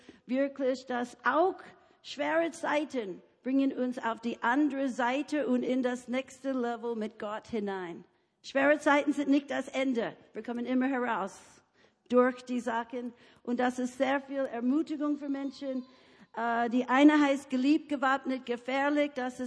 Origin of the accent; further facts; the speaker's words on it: United States; German is a second language; Weil ich bin eine Amerikanerin und Amerikanerin lieben Angebote.